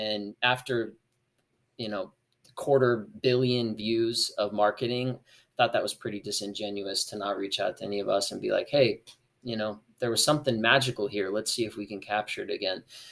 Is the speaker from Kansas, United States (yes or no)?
yes; Kansas, United States; I grew up in Kansas. Like, I have like hard, strong conservative background, but I grew up in a super liberal industry.